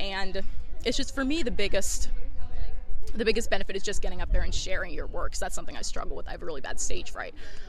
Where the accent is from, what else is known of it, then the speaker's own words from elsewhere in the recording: Charles Town, West Virginia, United States; I'm from Charlestown, West Virginia, and I'm an English major with a concentration in literature.